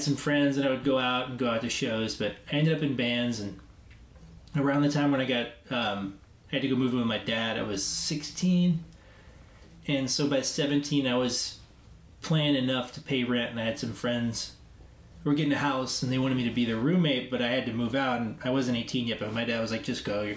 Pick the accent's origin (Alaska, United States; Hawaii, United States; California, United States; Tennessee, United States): Tennessee, United States; Nashville; I definitely got called because I'm from Nashville and knew the vocabulary